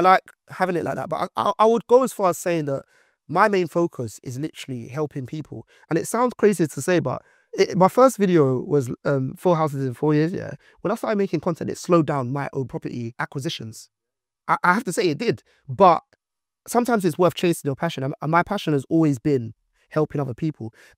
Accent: Nigeria; I'm actually from Nigeria

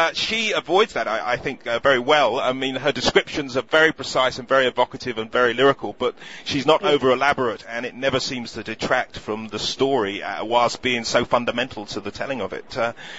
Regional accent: England, United Kingdom; I'm an Englishman

